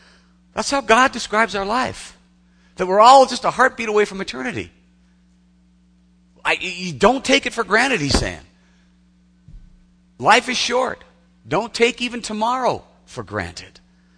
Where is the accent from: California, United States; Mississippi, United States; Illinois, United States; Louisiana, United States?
California, United States; I was raised in Southern California, man. They call it June gloom down there, you know.